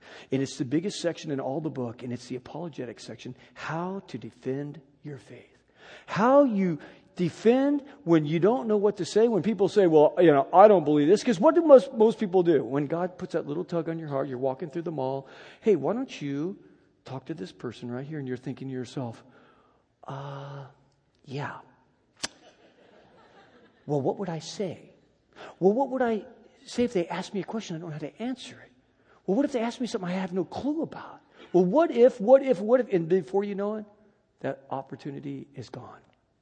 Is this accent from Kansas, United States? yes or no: no; Riverside, California, United States; I'm from Riverside. You know, I don't know anything down there.